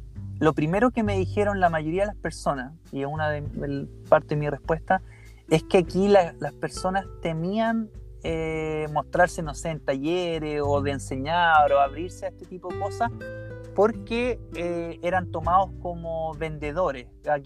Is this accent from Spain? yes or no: no; Chile; disculpen mi cachai, pero soy bastante chileno en ese punto